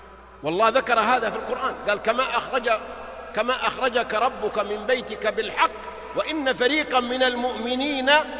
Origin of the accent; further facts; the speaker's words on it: Saudi Arabia; سواء نحن مواطنين سعوديين أو غيرنا